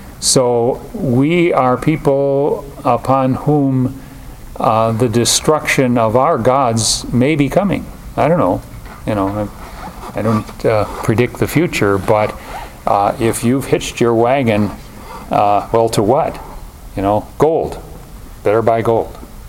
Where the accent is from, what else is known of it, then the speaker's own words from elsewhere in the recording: United States; See, I grew up here. I grew up in America, and my gods became stronger and stronger.